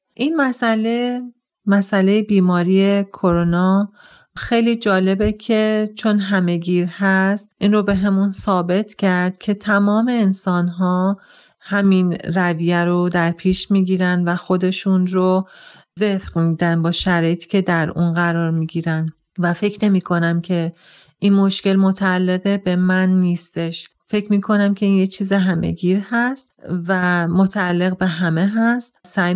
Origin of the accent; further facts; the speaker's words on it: Tehran, Tehran Province, Iran; سلام، من از تهران هستم. ما یه خانواده 4 نفره هستیم.